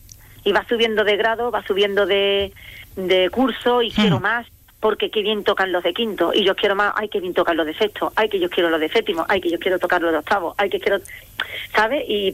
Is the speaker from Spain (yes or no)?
yes; Jerez de la Frontera, Andalusia, Spain; Porque yo soy de Jerez y a mí me ven en Jerez pasear, comprar